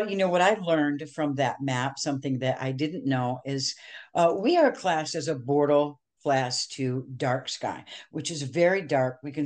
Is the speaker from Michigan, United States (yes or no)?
yes; Michigan, United States; and I grew up in Southern Michigan.